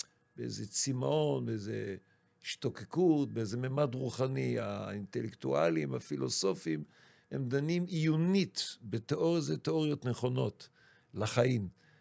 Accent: Eilat, Southern District, Israel; אני גדלתי בית חילוני באילת

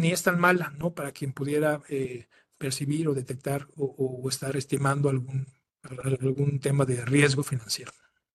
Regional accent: Mexico; ¿cuánto nos va a costar, ¿no?, como mexicanos?

